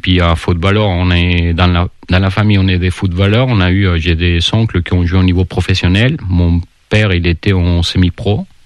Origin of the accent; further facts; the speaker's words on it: Jalisco, Mexico; born there; French is a second language; Je suis né, c'est la deuxième plus grande ville du pays. Et le quartier où je suis né, il est à 4-5 rues du stade